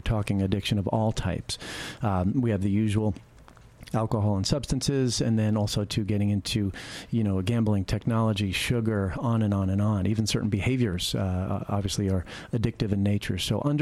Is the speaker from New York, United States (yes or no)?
yes; New York, United States; From the Northeast, New York, Long Island, New York.